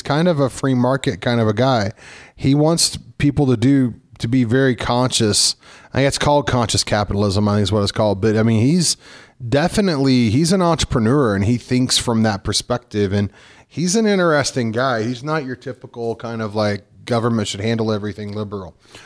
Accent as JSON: {"language": "English", "town": "Denver", "region": "Colorado", "country": "United States", "said": "I mean, so, I mean, I'm from Denver. I'm kind of in my element, right?"}